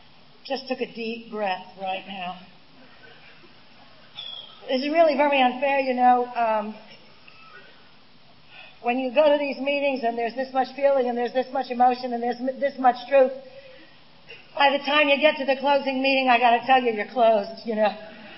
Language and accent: English; New York, United States; Even if I speak slow, I'm from New York, and that's just a speech defect from the beginning.